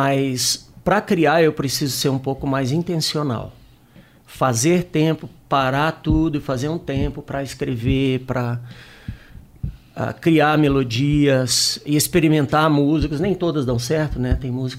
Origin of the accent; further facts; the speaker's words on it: Minas Gerais, Brazil; eu sou o café, porque eu sou mineiro